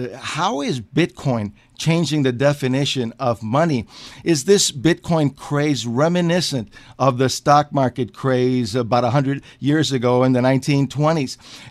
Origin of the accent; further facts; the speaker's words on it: Chicago, Illinois, United States; We got great news for my hometown and for the Illinois on this day as Chicago and the entire state fully reopens.